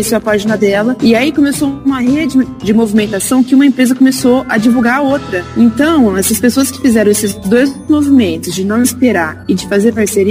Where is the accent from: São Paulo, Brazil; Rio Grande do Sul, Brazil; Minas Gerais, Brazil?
São Paulo, Brazil; Ribeirão Preto; nós somos de Ribeirão Preto, nós não conhecemos ninguém, nada em Bauru